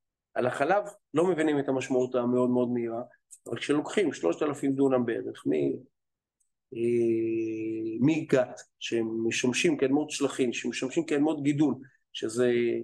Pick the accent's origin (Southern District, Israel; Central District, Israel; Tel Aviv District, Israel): Central District, Israel; Rishon LeZion; אני מגיע מהערים הגדולות, ראשון לציון כ-300,000 תושב, זה עיר הרביעית בגודלה